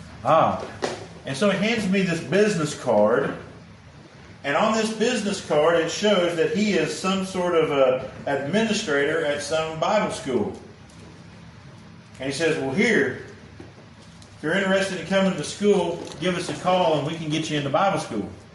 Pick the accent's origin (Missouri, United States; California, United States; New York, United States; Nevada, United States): Missouri, United States; Joplin; Well, I'm from Joplin.